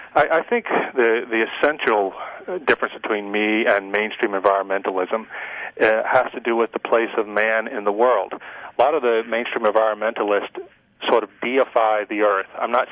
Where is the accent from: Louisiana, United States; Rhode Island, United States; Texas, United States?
Louisiana, United States; You got to remember, I come from South Louisiana, where I'm talking to you now